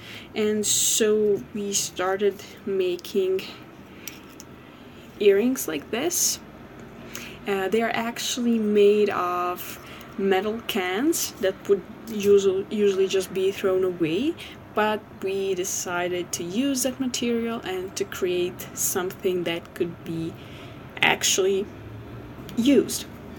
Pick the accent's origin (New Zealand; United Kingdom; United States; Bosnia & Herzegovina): Bosnia & Herzegovina; Sarajevo; English is a second language; I'm 25 years old and I come from Sarajevo, Bosnia.